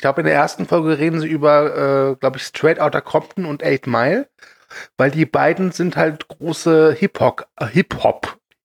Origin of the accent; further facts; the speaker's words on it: North Rhine-Westphalia, Germany; weil ich bin ja Rheinländer, ja, aus dem schönen Nordrhein-Westfalen